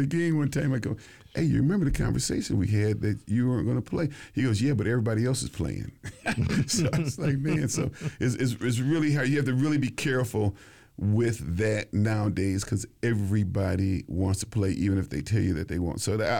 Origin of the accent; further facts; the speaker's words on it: Jackson, Mississippi, United States; It's a rivalry because I'm from Jackson.